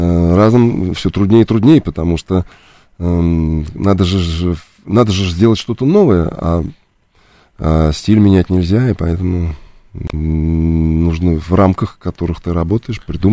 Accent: Lyubertsy, Moscow Oblast, Russia; Да, конечно, я там провел все свое детство и юность.

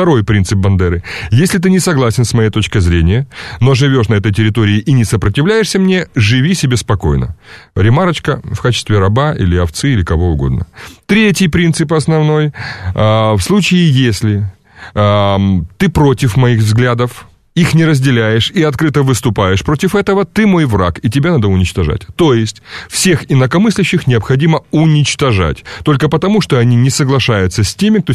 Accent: Ukraine; Дело в том, что я, например, украинец, да, при том, что я, ну, я русский украинец, я называю себя.

